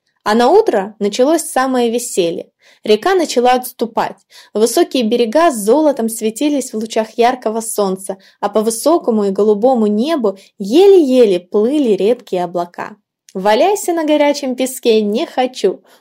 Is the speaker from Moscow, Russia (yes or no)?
no; Blagoveshchensk, Amur Oblast, Russia; когда я еще жила в родном городе Благовещенске, что лежит в объятиях двух рек – Амура и Зеи. Там, где лето может быть знойным, а небо всегда высокое и голубое.